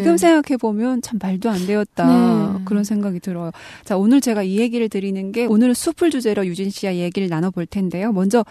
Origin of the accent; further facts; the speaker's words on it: Hamgyong, North Korea; moved away; 제가 북한에서 살 때 저는 함경도 출신이잖아요.